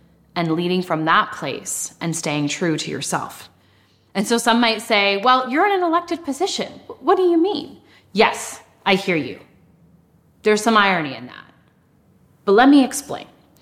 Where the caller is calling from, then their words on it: Yukon, Canada; I'm joining you from the traditional territory of the Kwan len dan and ta an First Nations in the Yukon Territory.